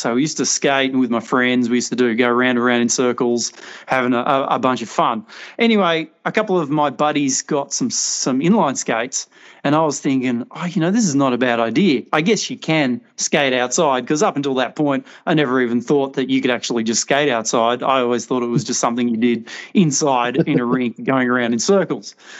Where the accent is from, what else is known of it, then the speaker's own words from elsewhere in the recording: Tasmania, Australia; I love the fact that I grew up in Tassie.